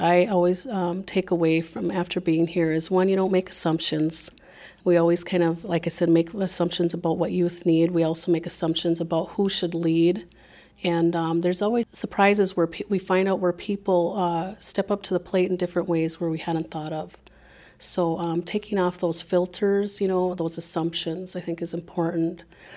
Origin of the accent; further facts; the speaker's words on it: Minnesota, United States; I'm from the Upper Sioux community. I am Dakota from one of the four reservations in Minnesota.